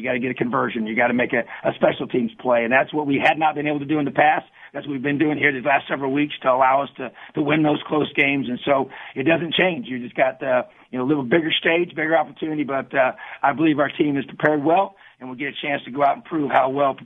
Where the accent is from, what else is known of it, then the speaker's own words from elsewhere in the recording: New Castle, Indiana, United States; it meant so much to me to represent my home state. And like you said, I've been a high school coach in this state for 10 years and played my high school football here. My dad was my high school coach, and being from Newcastle